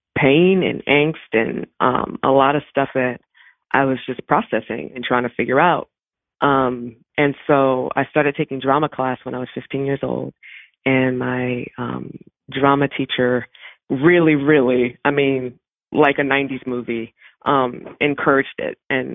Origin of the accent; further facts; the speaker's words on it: Baltimore, Maryland, United States; I am from Baltimore. I grew up on Rolling Road in Woodlawn. And my dad presently lives in Catonsville, so Baltimore County, that side. But yeah, I grew up in Baltimore and I went to school in Howard County.